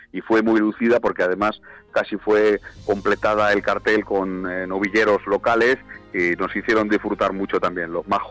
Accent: Arganda, Community of Madrid, Spain; yo he disfrutado toda mi vida de las fiestas de mi pueblo, de mi ciudad, de Arganda

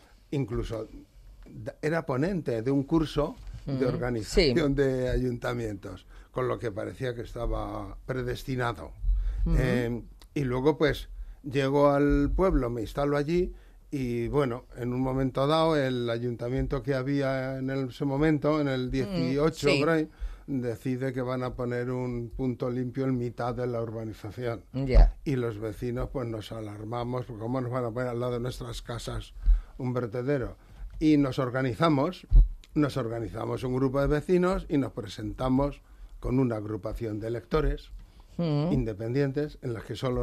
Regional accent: Castilla-La Mancha, Spain; born there; also born or lived in Madrid; Bueno, de nacimiento soy manchego.

